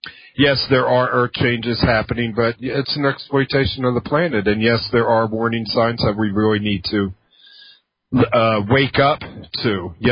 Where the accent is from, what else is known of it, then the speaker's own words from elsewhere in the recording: Philadelphia, Pennsylvania, United States; and I'm from Philadelphia, and I lived in Philadelphia at the time